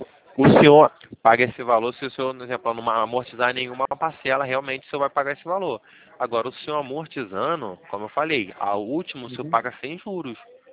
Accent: Rio de Janeiro, Brazil; Eu sou do Rio de Janeiro. A gente fica aqui no centro do Rio.

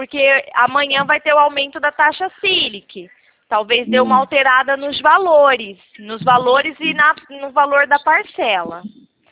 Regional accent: Americana, São Paulo, Brazil; Americana, São Paulo. Eu sou de Americana.

